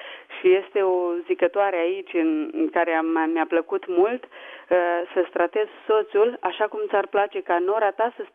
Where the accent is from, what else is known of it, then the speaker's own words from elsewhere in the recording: Romania; now in Spain; chiar dacă sunt pe alte meleaguri, eu tot româncă sunt. Inima mea este bate acolo.